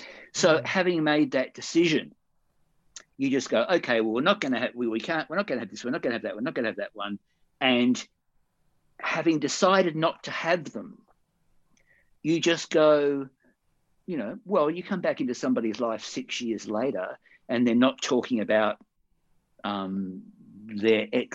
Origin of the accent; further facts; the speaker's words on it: Perth, Western Australia, Australia; moved away as an adult; God, I came over here from Perth in 79, a year after I'd been here.